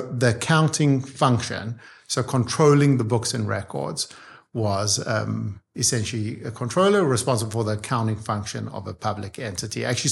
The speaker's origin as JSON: {"language": "English", "country": "South Africa", "moved": "as an adult", "lives_now": "Canada", "said": "So as you said, I'm South African. I moved to Canada when I was just under 19 years old. And my parents wanted to leave South Africa"}